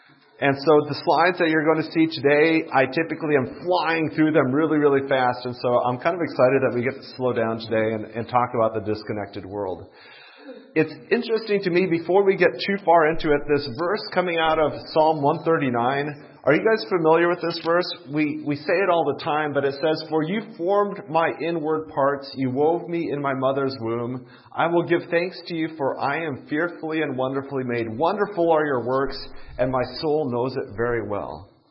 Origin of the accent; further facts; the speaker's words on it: Japan; We've traveled in China quite a bit. I grew up in Japan.